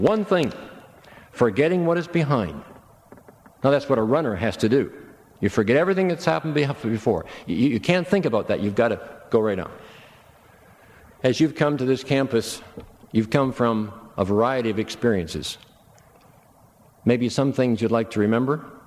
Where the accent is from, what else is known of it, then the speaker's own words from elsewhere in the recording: Canada; I'm a Canadian.